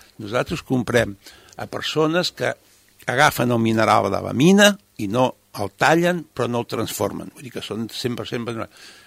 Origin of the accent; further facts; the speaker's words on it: Formentera, Balearic Islands, Spain; Som de Formentera, fem joies per Formentera